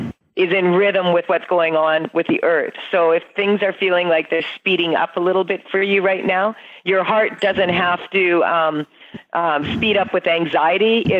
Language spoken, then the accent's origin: English; Saskatchewan, Canada; growing up in Saskatchewan, which is, you know, it can get like 40 below, 50 below with the wind chill, and we're talking minus Celsius degrees.